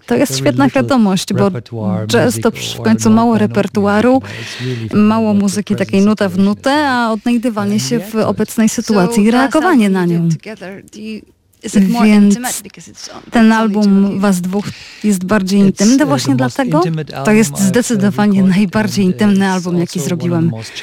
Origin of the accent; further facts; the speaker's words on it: Germany; Polish is a second language; moved away; tam, gdzie skąd pochodzę, w Niemczech, to jest dość dobrze znane, że dorastałem w kościele katolickim i moje dzieciństwo i młodość było naznaczone akurat tym faktem.